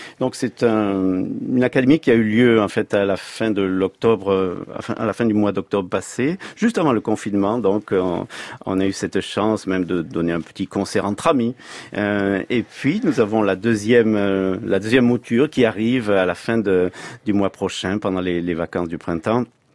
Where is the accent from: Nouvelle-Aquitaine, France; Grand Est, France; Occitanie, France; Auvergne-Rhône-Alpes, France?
Occitanie, France; Toulouse; Toulouse, qui est donc ma ville natale. Donc c'est un grand plaisir de revenir sur mes terres natales.